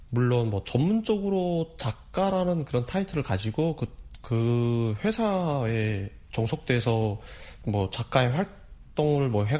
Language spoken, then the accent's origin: Korean; North Korea; now in South Korea; 쉽게 말하면 북한에서 온 사람.